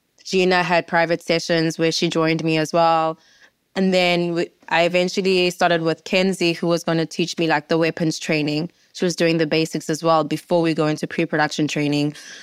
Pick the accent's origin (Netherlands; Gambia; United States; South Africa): South Africa; that I, as a South African, had no clue about.